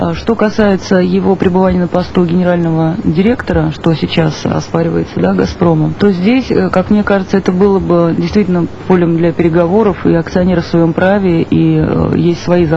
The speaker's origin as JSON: {"language": "Russian", "region": "Saint Petersburg", "country": "Russia", "tie": "born or raised there", "said": "на поезд в Питер, поскольку просто давно собиралась приехать в родной город."}